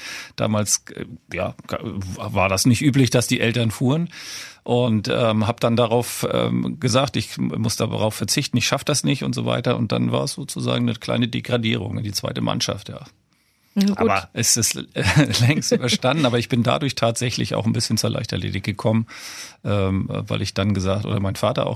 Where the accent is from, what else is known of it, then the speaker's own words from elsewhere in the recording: Malente, Schleswig-Holstein, Germany; Ich bin da aufgewachsen. Also zwischen meinem 6. und 11. Lebensjahr hatte ich das Paradies mit Halle und wann ich wollte.